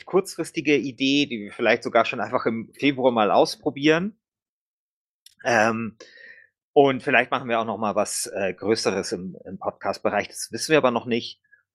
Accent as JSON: {"language": "German", "town": "Munich", "region": "Bavaria", "country": "Germany", "tie": "born or raised there", "said": "ich bin ja gebürtiger Münchner. Also meine Mama ist Spanierin, mein Vater kommt aus dem Rheinland. Aber ich bin in München geboren und ich bin halt Münchner."}